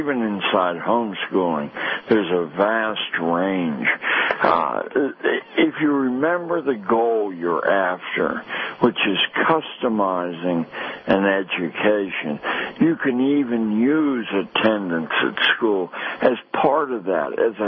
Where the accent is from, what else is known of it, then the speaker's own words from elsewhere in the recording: Pittsburgh, Pennsylvania, United States; I'm from Pittsburgh, and our last Super Bowl in Detroit was a pleasure.